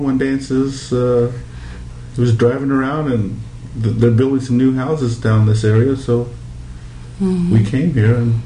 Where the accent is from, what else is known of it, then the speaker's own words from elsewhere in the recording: Hawaii, United States; accent: Hawaiian; Because when we came from Hawaii, I guess we had that, what you'd call Hawaiian accent.